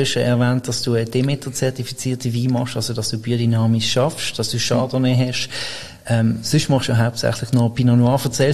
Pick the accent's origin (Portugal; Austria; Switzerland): Switzerland; Basel, Basel-Stadt; Interessiert mich als Basler jetzt.